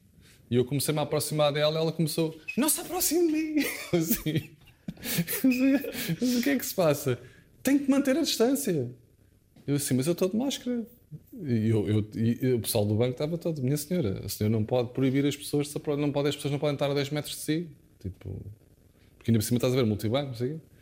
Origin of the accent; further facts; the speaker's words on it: Carcavelos, Lisbon, Portugal; also born or lived in Oeiras; Nasci em Oeiras, mas cresci em Carcavelos.